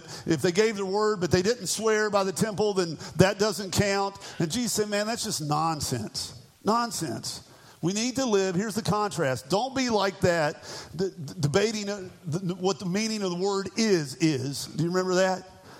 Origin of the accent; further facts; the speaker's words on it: West Virginia, United States; I'm from West Virginia. We'll try to piece together what English we can, all right?